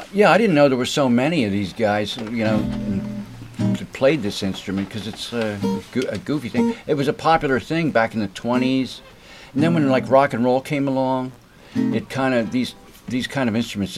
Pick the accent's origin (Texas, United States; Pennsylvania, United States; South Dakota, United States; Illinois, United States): Pennsylvania, United States; Philadelphia; and I'm from Philly.